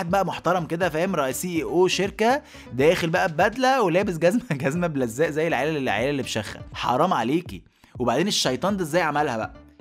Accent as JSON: {"language": "Arabic", "country": "Egypt", "said": "اللي اتخلقت في بيوتنا كمصريين"}